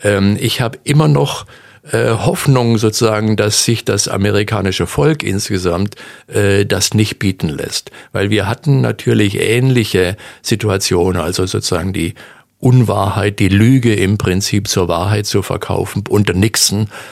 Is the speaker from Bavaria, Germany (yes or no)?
no; Münster, North Rhine-Westphalia, Germany; als Münsteraner muss man den Deutschen eben erklären, was das bedeutet.